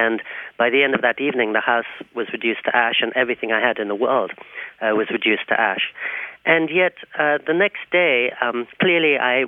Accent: Oxford, South East England, United Kingdom; It's quite similar, really, to the place where I did grow up, in Oxford, England.

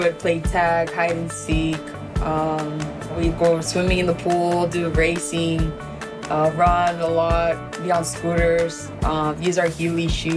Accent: Garden Grove, California, United States; I grew up in Garden Grove, California.

